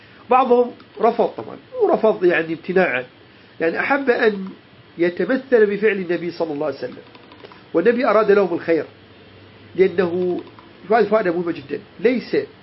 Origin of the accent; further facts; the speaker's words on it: Iraq; accent: Iraqi; نحن اللهجة العراقية طبعا فيها من الفصحى الشيء الكثير جدا